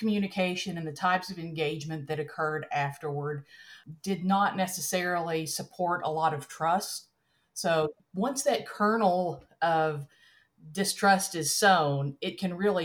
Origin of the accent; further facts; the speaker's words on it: Tennessee, United States; I think of myself as Appalachian first and everything else second. I grew up in a part of the country where we had a lot of strip mining, a lot of potential environmental exposures.